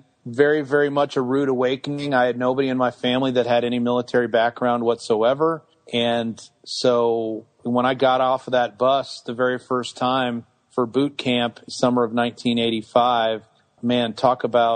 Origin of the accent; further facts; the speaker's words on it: Illinois, United States; I grew up in Northern Illinois, west of Chicago, and Northern Illinois University is right there.